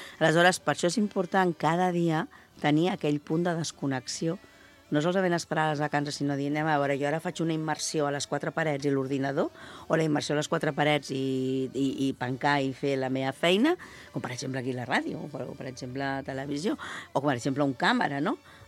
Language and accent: Catalan; Barcelona, Catalonia, Spain; Jo he estat a Barcelona, jo sóc de Barcelona, vaig néixer allà, he estat molts anys